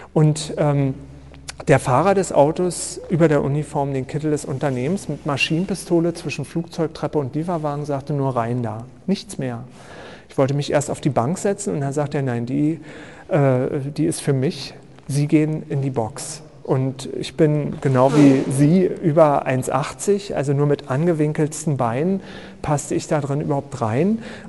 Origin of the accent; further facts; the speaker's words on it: Berlin, Germany; aber nicht in meiner Heimatstadt in Berlin